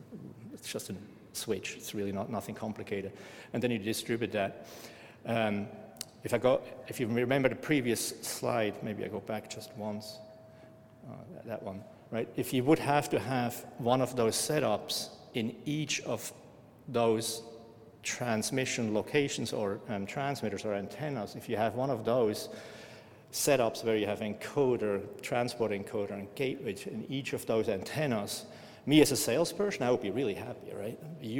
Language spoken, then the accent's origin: English; Switzerland; I mean, I'm from Switzerland, I have a different kind of view of mountains than hills.